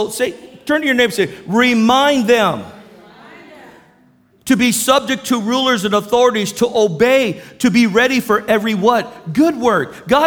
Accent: National City, California, United States; You know, I grew up in National City.

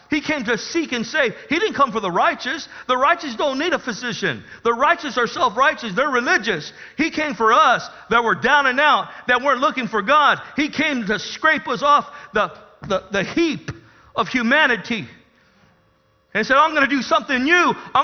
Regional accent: National City, California, United States; Some of us, we grew up in National City. Man, we grew up with the worst of them.

